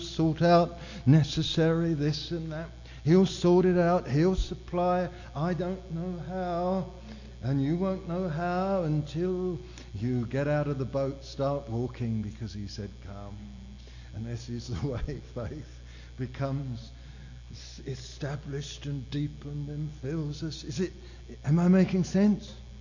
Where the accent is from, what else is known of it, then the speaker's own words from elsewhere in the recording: Australia; he knew I was a preacher from Australia